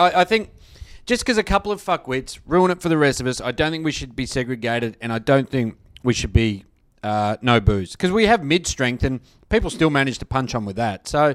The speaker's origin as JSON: {"language": "English", "country": "Australia", "said": "And as an Australian"}